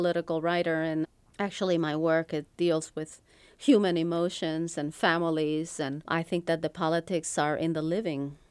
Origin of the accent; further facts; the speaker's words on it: Puerto Rico; English is a second language; many Puerto Ricans were put into special classes because they thought that because we didn't speak English perfectly, it was some kind of learning disability. But once we did learn the language